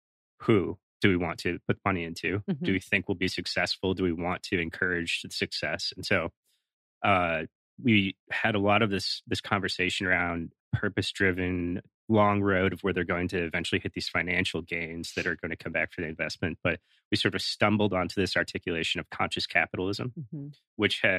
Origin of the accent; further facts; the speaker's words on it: Phoenix, Arizona, United States; also born or lived in Philippines / Canada; I was born in Phoenix.